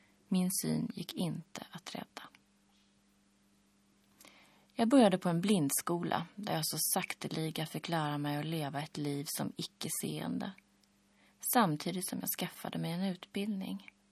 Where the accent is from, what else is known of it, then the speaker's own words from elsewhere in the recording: Umeå, Västerbotten County, Sweden; Jag är född och uppvuxen i Umeå.